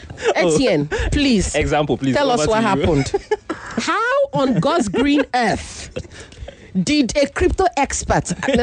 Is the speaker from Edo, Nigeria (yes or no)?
yes; Idumabi, Edo, Nigeria; I'm from Idumabi.